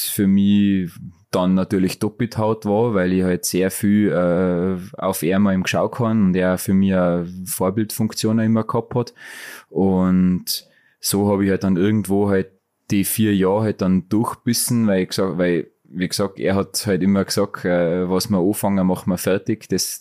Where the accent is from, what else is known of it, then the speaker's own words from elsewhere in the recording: Germany; in Neustift dagegen, da war es nicht leicht für mich als Deutscher.